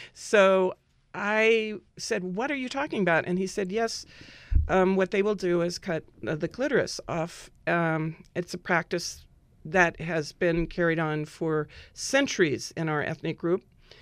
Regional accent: United States; I am an American. I grew up here.

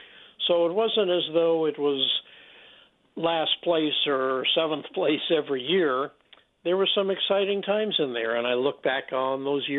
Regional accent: Brooklyn, New York, United States; born there; Because I was born in Brooklyn at the height of the Boys of Summer, the great Brooklyn Dodgers teams of the 50s.

